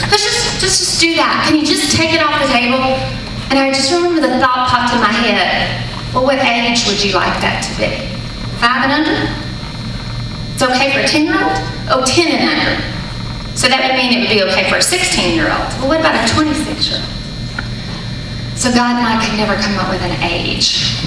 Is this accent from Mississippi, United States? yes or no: yes; Mississippi, United States; I'm from Mississippi. I think I'm 15th generation Christian. I'm out of the womb Christian in Mississippi.